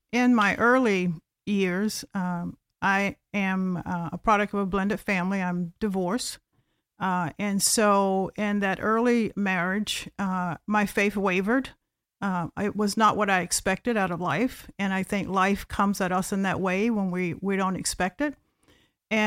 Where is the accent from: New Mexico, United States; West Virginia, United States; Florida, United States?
Florida, United States; Melbourne; I grew up in a small town called Melbourne, Florida. It's just an hour and 10 minutes east of here.